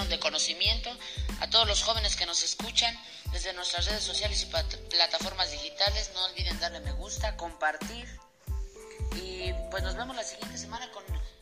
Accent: Mexico; nosotros como mexicanos llegamos a un momento en el que retiras tu tarjeta de crédito

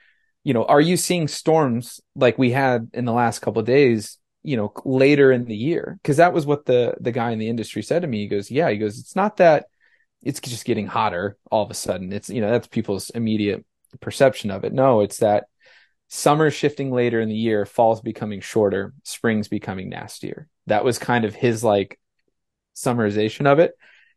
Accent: Indiana, United States; now in Florida, United States; Well, I grew up in Indiana and I like the cold weather.

